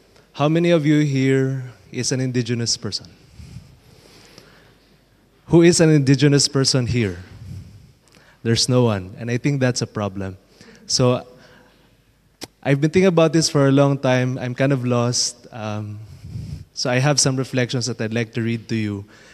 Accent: Philippines; now in New Zealand; from the Philippines. I live in Aotearoa, also known as New Zealand.

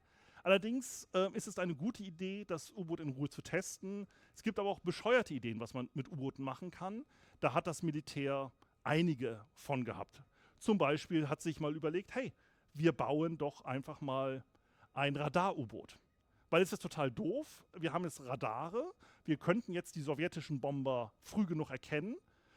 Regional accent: Kiel, Schleswig-Holstein, Germany; Und als Kieler läuft man auch immer an dem guten Herrn vorbei

